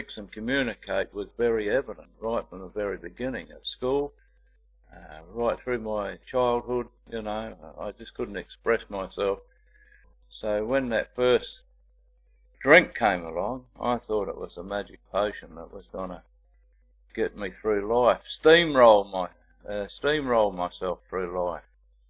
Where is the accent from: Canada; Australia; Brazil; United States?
Australia; Sydney, New South Wales; born there; I was born in July 1947. I was born in Sydney to parents Yvonne and my father Don.